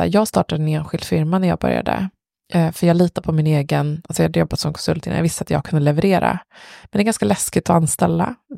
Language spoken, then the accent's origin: Swedish; Uppsala, Uppsala County, Sweden; Men jag var också så här, jag är ju från Uppsala då som ni har förstått.